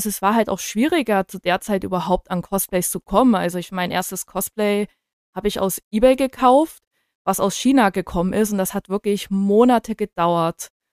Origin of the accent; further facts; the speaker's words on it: Bavaria, Germany; now in Dresden, Germany; ich komme ja ursprünglich aus Bayern, aus einer kleineren Stadt.